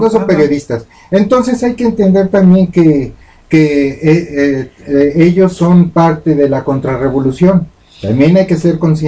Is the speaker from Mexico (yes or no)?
yes; Mexico; de veras nos debemos de creer mucho como país y como mexicanos